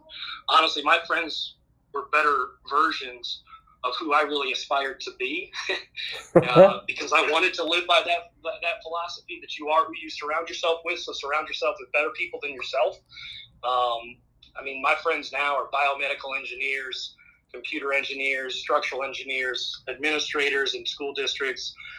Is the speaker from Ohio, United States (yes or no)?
yes; Ottawa, Ohio, United States; growing up in Ottawa and Glandorf, it's a pretty special town